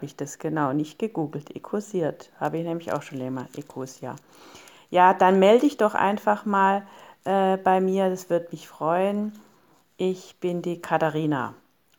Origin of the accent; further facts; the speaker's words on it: Günzburg, Bavaria, Germany; Wir kommen nämlich aus Günzburg, das ist bei Ulm in der Gegend.